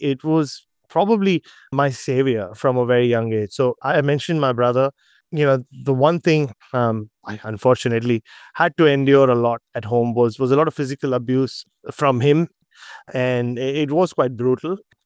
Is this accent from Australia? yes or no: no; Mumbai, Maharashtra, India; from the outside, it was just any other middle-class family in the northern part of Bombay, as it was called back then.